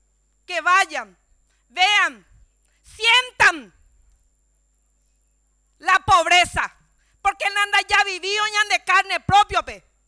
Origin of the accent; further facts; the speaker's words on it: Paraguay; mi compromiso firme como madre, como mujer y como paraguaya